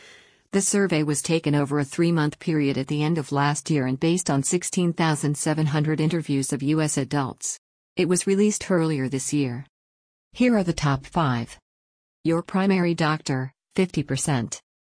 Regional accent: United States; I'm an American, not a cow.

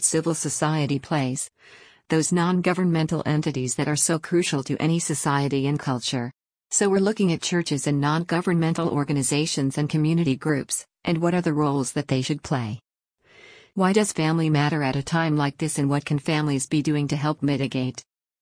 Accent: Virginia, United States; You could have a state where, if you take my home state Virginia, where you have one set of issues in an urban area like Richmond but an entirely different set of issues in Southwest Virginia

